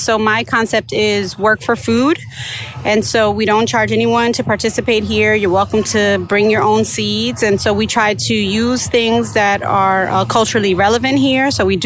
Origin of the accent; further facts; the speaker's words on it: Yabucoa, Puerto Rico; I'm from Puerto Rico, and so my grandparents' area we're from is Jabucoa.